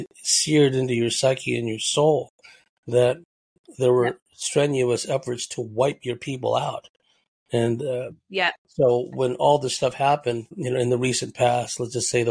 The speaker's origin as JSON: {"language": "English", "town": "San Jose", "region": "California", "country": "United States", "tie": "born or raised there", "said": "my upbringing and life growing up in San Jose"}